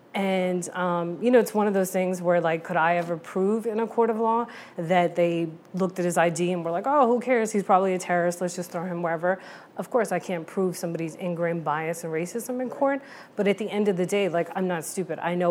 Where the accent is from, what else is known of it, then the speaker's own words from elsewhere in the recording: United States; Right, because as an American, you're more likely to be killed by one of those